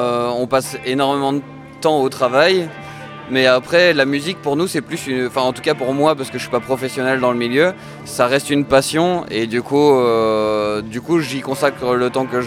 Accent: Hauts-de-France, France; Du coup on est sorcières, on vient du Nord, ça fait 5 ans qu'on est ensemble.

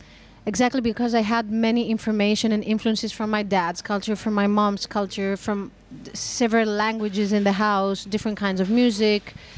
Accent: Crete, Greece; English is a second language; So I grew up in Crete.

